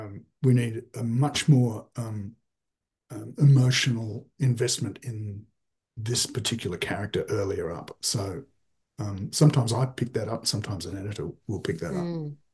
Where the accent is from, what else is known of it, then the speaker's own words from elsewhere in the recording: Australia; I'm an Australian author, and I'd like to talk to somebody.